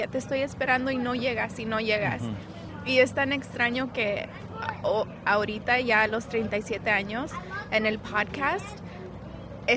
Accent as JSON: {"language": "Spanish", "country": "United States", "tie": "born or raised there", "said": "cuando yo me estaba desarrollando de niña aquí en los Estados Unidos, porque no era ni americana ni era mexicana y batallé con bullies en la escuela."}